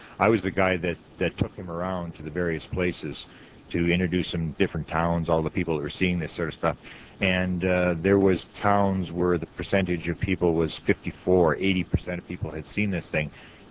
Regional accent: Manitoba, Canada; I'm from Canada, and I'm in the province right in the middle, is the province of Manitoba, which is directly for Americans, is directly above North Dakota. It is considered to be one of the coldest places in the world

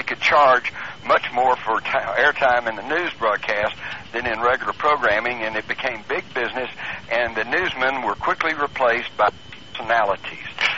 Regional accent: Texas, United States; I grew up in Texas. Everybody had a gun. We even took guns to school.

